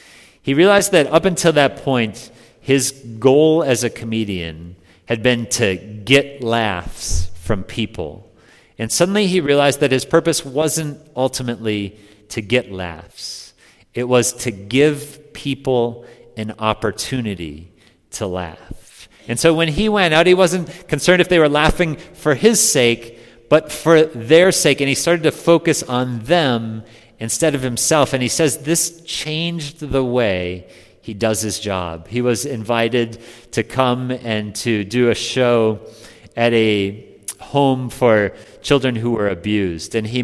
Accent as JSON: {"language": "English", "region": "Minnesota", "country": "United States", "said": "I was from Minnesota, and none of those things."}